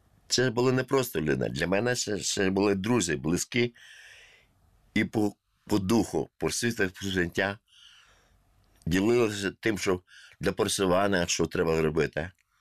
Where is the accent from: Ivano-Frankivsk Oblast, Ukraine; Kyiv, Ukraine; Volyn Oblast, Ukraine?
Volyn Oblast, Ukraine; first language Russian; Ukrainian is a second language; Так, я закінчив російську школу, вчилися наш, російською викладалося.